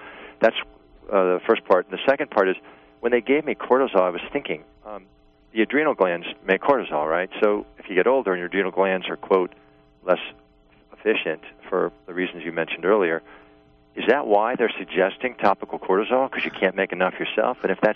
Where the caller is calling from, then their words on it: New York, United States; I'm from New York.